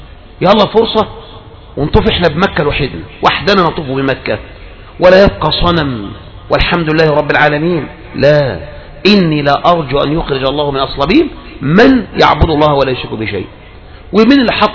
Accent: Egypt; احنا من مصر يا اخوان احنا من مصر لسه من مصر يا اخواني موجود

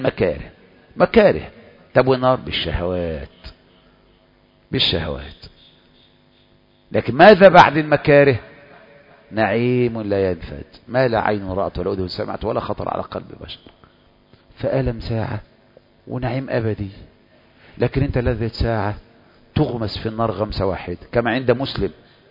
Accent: Egypt; إنما مصر اللي هو علم على بلدنا مصر

